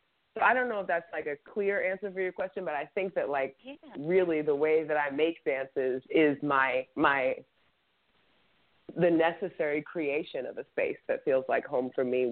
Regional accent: Boston, Massachusetts, United States; No. So, well, I'm from Boston. I just spent

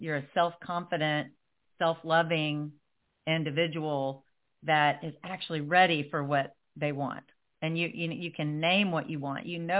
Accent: Nashville, Tennessee, United States; So I have their real name and their country music star name because I'm from Nashville.

